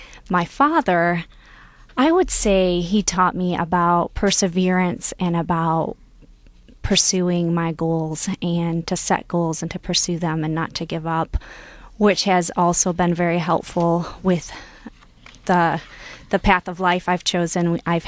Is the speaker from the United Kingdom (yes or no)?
no; Warren, Michigan, United States; Sure. I grew up in Warren, Michigan, and my father was a school teacher in Taylor, Michigan, and my mom stayed home and took care of us kids.